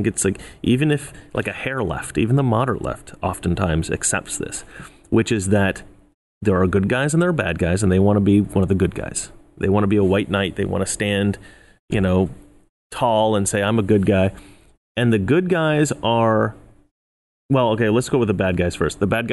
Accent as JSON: {"language": "English", "region": "Oregon", "country": "United States", "tie": "born or raised there", "lives_now": "Los Angeles, United States", "said": "either back home in Oregon where I grew up or in Los Angeles where I live now"}